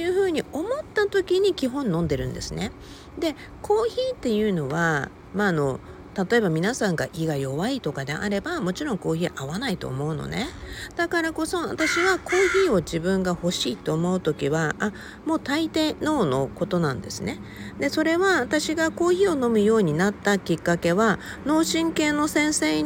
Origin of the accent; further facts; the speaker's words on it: Okinawa, Japan; 沖縄生まれ沖縄育ちだから